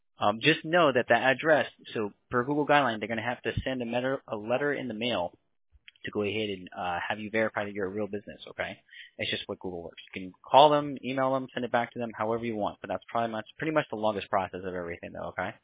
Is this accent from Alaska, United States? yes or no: no; Bronx, New York, United States; born there; also born or lived in California / Colorado; now in Tampa, United States; yeah, I was born in Bronx, New York. I kind of was everywhere with my family because we did a lot of traveling and stuff. So, but I was California, Colorado